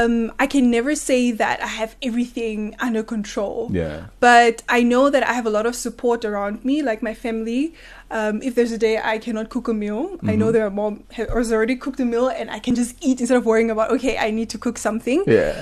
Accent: Windhoek, Khomas, Namibia; First of all, I grew up in Windhoek, stayed in Windhoek.

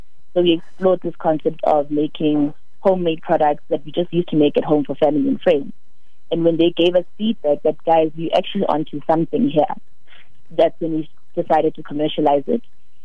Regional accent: Soweto, Gauteng, South Africa; I'm born and raised in Soweto

